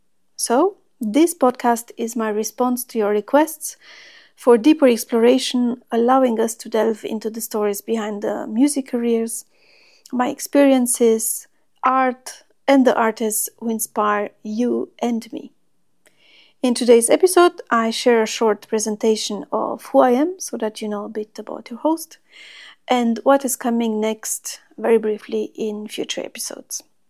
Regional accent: Romania; I started playing the piano at the age of 8 in my home country, Romania.

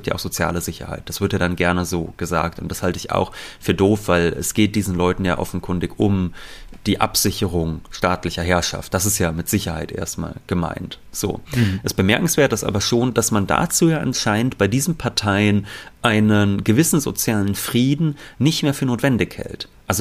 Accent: Germany; was habe ich davon als Deutscher? Ich habe davon, dass ich von Deutschen statt von Chinesen regiert werde

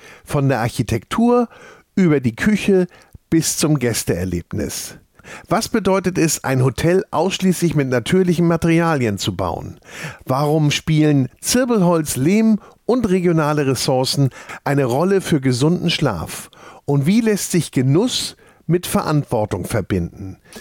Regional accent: Hamburg, Germany; Ich sage ja Moin als Hamburger

